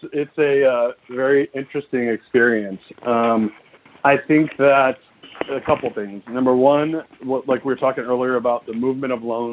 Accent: California, United States; I'm a guy from California, Silicon Valley area

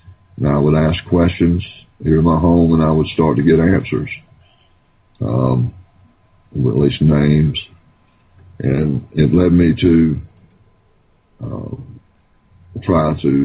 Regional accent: the South, United States; you can tell by my voice, I'm from the South. I'm a country boy. I grew up hunting, grew up in the woods on a farm.

